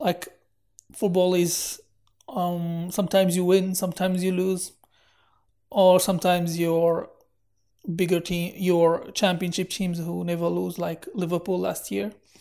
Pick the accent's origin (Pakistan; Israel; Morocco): Morocco; I'm from Morocco, so we live and breathe football.